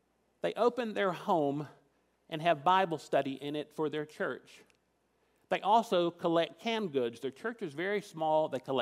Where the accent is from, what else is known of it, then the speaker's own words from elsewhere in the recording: Tennessee, United States; to use a term I knew growing up in Tennessee